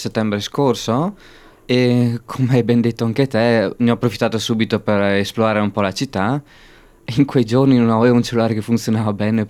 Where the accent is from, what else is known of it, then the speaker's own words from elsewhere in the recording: Trentino-Alto Adige, Italy; also born or lived in West Virginia, United States; sono della Val di Nonno, in provincia di Trento.